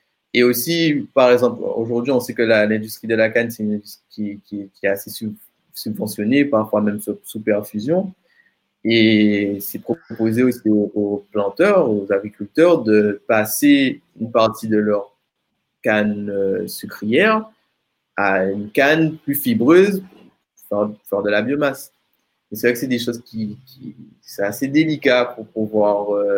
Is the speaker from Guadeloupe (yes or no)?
yes; Guadeloupe; une autre option aussi qui n'a pas encore été explorée chez nous en Guadeloupe